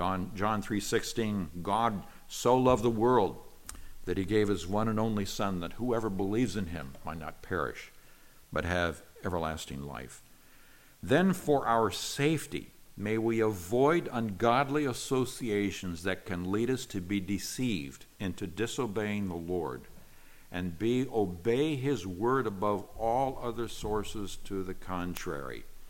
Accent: United States; born there; Now, I am an American. I was born an American. I'm very grateful for the rights and the liberties that we have in our country.

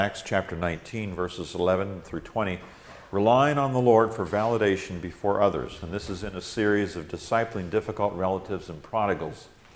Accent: Chico, California, United States; I know when I go back to my hometown in Chico, California, and I go to the church where I grew up

